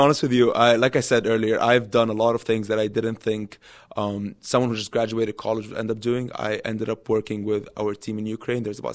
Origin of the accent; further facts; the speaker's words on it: Dubai, United Arab Emirates; also born or lived in Egypt; now in United States; I'm Egyptian. I grew up in Dubai. I came here for college at Penn State Barron.